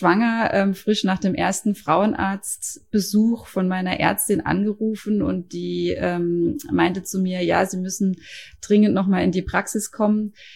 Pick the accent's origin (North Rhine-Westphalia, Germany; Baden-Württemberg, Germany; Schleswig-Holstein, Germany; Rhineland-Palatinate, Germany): Baden-Württemberg, Germany; Karlsruhe; Ich komme aus Karlsruhe, bin 40 Jahre alt und Mama von 2 Kindern.